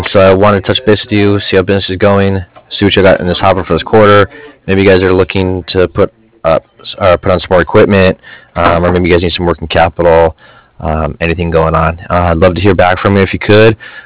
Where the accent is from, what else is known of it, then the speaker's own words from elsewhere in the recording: Cardiff, Wales, United Kingdom; I'm from Cardiff.